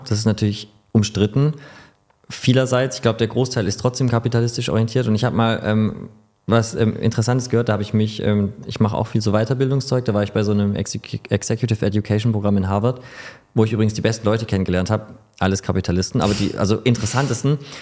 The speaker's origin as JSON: {"language": "German", "town": "Stuttgart", "region": "Baden-Württemberg", "country": "Germany", "said": "aber ich komme aus Stuttgart"}